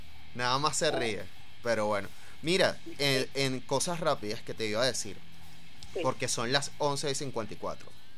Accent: Venezuela; nuestros símbolos como venezolanos es importante, porque es parte de nuestra identidad, no solamente como venezolanos

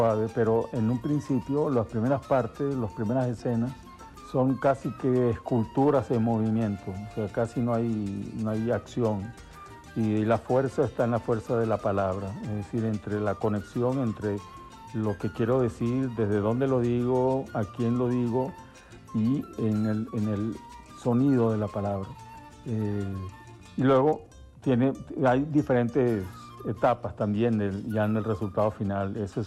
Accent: Venezuela; Porque creo que nosotros como venezolanos también a veces entramos en una especie de embudo

